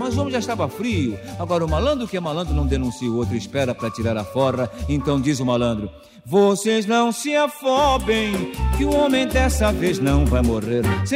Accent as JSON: {"language": "Portuguese", "region": "Pernambuco", "country": "Brazil", "said": "porque eu sou de Pernambuco, cidade pequena, porém decente."}